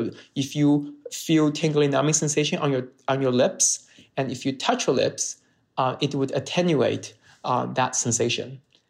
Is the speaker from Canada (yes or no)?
no; Sichuan, China; English is a second language; now in Beijing, China; I went to college in Beijing, and I moved to Beijing, and I'm from Sichuan.